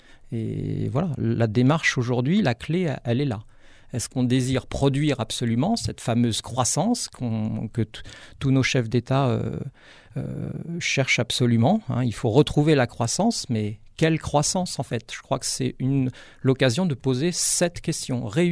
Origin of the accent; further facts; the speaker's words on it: Gap, Provence-Alpes-Côte d'Azur, France; puisque je suis de Gap, moi, en fait